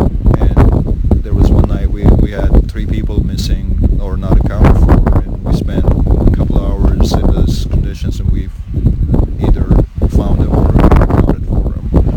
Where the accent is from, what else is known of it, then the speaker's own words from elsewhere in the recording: Lebanon; I come from Lebanon. I was raised in Lebanon